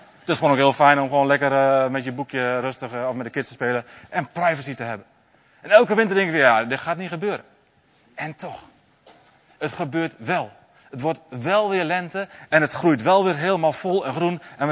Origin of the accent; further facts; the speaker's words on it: Netherlands; Daar kunnen wij als Nederlanders niet zo goed mee omgaan.